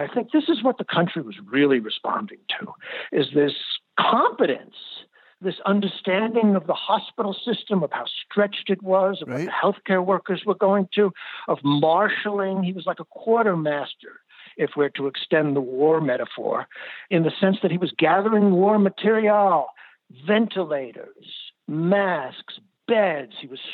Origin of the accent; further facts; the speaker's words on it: New York, United States; Well, as a New Yorker, and many of us in New York